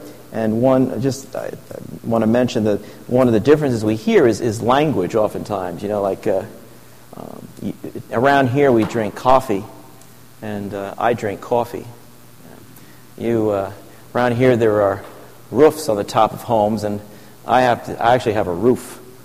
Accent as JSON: {"language": "English", "town": "Yonkers", "region": "New York", "country": "United States", "tie": "born or raised there", "said": "a lot of my experience comes from growing up in Yonkers, or as they say there, Yonkers, Yonkers, New York. And I grew up there"}